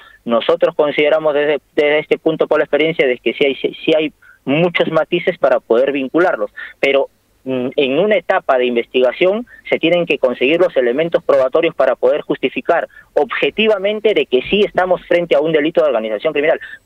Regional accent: Peru; digo hemos agarrado porque de una u otra manera soy peruano

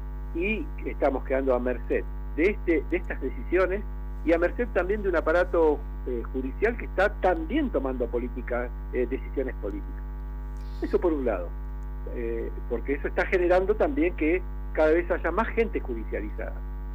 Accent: Chubut, Argentina; soy Lonco de Lof Piñalmahuica. Lof, una comunidad que queda en la zona de lo que hoy es provincia de Chubut.

